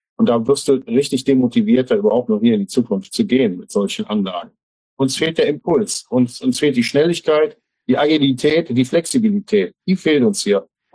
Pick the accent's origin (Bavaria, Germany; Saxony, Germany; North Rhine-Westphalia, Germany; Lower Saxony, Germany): North Rhine-Westphalia, Germany; Ich komme ja hier aus der Braunkohleregion, ne? Also hier hinten sind die Tagebau Hambach und so weiter, Hambacher Forst kennt ihr alle.